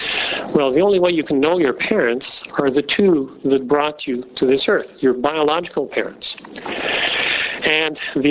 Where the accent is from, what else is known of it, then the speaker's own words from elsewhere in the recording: France; first language French; English is a second language; And I don't know, I'm French. My mother tongue is French. I speak French every day with my wife and my kids.